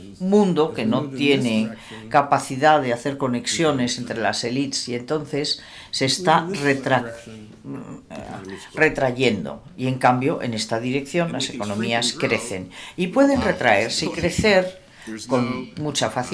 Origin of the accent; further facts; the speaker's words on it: United States; Yo crecí en los Estados Unidos y es difícil para mí imaginar encontrarme en un sitio como Siria.